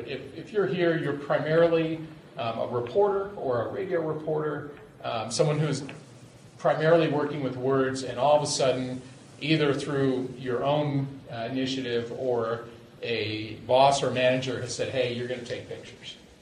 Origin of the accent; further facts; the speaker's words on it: Moscow, Idaho, United States; I was a Texas Longhorn because I grew up in Moscow and I wanted to get the hell out of there.